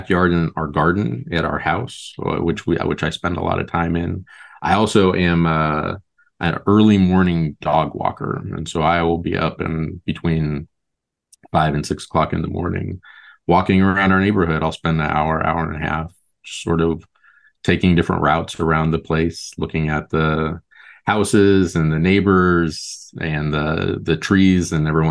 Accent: Omaha, Nebraska, United States; also born or lived in Lincoln; now in Portland, United States; I grew up in Lincoln and Omaha, Nebraska, but I've lived in Portland, Oregon for the last 17 years now.

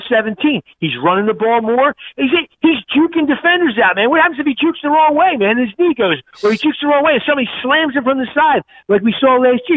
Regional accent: Philadelphia, Pennsylvania, United States; now in New Jersey, United States; I'm a Philly guy. I mean, I'm from Roxborough. So I mean, you know, I mean, I'm in Jersey now, but I was born in Roxborough. I'm a Philly guy, 100%.

